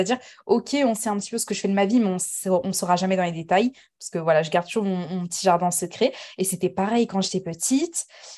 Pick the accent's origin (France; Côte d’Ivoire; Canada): France; born there; je suis née en France. Mon père, il est turc, 100% turc, et ma mère marocaine à 100%.